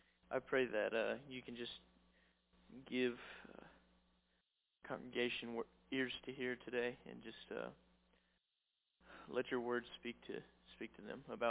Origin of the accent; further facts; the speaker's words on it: Cabool, Missouri, United States; I am originally from Kabul, Missouri. I was born and raised there, and I loved every year I had there.